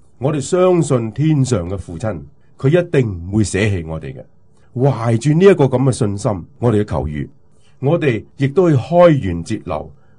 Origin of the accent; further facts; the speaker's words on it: Guangdong, China; 哎呀，我哋广东人